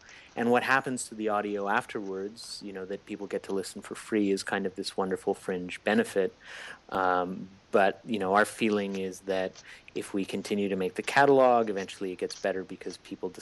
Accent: Montreal, Quebec, Canada; I am from Montreal. Yeah, I've bounced around a little bit and lived some other places, but kept coming back here.

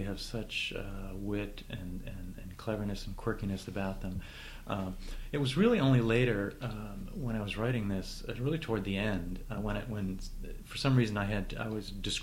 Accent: Ohio, United States; born there; also born or lived in Connecticut; You know, I was born in Ohio, and some of those trips were from Ohio to Florida, and then later from Connecticut to Florida.

